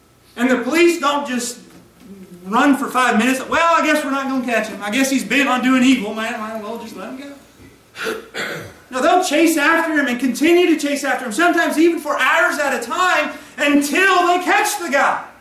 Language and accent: English; California, United States; I grew up in California.